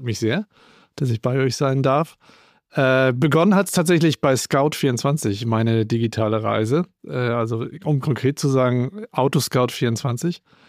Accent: Northern Germany, Germany; Da war das natürlich ein anderer Schnack, wie man so sagt bei uns in Norddeutschland.

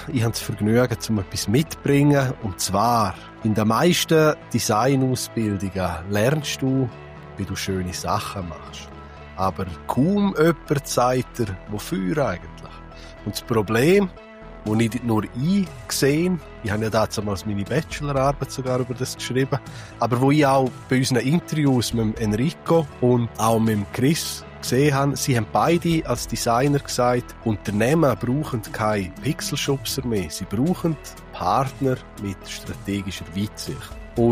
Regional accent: Switzerland; bei uns in der Schweiz, ich bin ja dann auch zu Luzern gewesen am Studieren

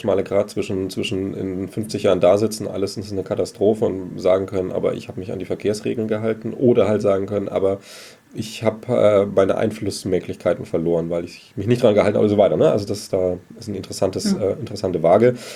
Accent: Germany; wie wir das auch als Deutsche schon kennen

